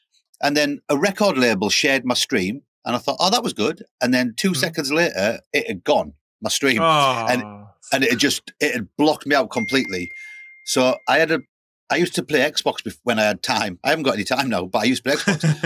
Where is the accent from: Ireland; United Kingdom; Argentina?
United Kingdom; Middlesbrough, North East England; I'm not a Geordie, by the way. I'm a Smoggy. I'm from Middlesbrough.